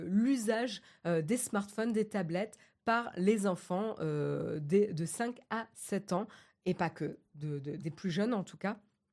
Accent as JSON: {"language": "French", "country": "France", "said": "en tant que Française, avec le droit qui protège, le droit du travail qui protège quand même les employés"}